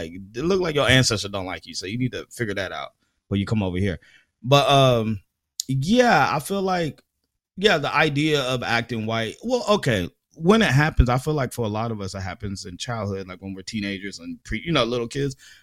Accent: Fresno, California, United States; I grew up in Fresno. Everybody got teased.

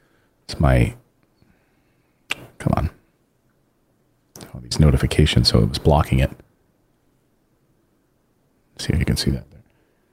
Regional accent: Philadelphia, Pennsylvania, United States; Growing up in Philadelphia, I used to listen to 94 WYSP

